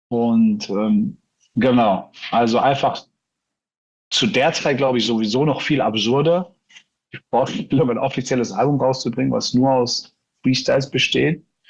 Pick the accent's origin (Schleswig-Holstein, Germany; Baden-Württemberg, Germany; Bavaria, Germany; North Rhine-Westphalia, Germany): Baden-Württemberg, Germany; Rottweil; aus Rottweil, meiner Heimatstadt